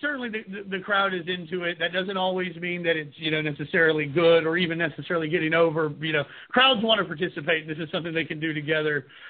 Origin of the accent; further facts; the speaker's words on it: Arkansas, United States; Ryan and I, Stro, we grew up in Arkansas, and you know, I mean, we're rural white folks